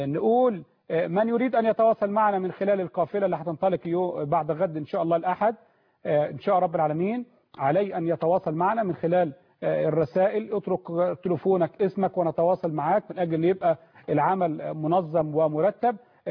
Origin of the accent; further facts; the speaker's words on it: Egypt; واحنا جايين كلنا من مصر